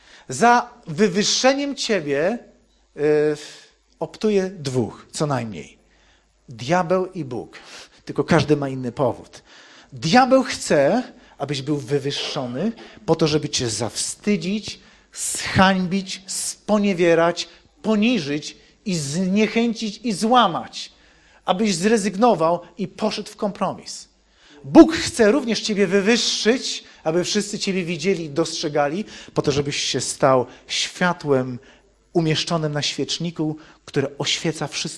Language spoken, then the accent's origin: Polish; Szczecin, West Pomeranian Voivodeship, Poland; miałem 21 lat, bo ja ze Szczecina w ogóle pochodzę. Wróciłem po 2 latach nieobecności do Szczecina